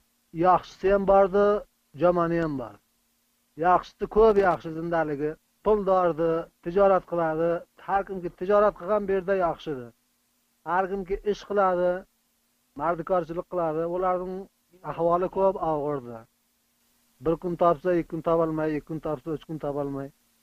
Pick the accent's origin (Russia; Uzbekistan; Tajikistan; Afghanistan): Afghanistan; Baghlan; now in Quetta, Pakistan; biz aslida Bag'londan kelgan. Afg'oniston Bag'londan kelgan. ….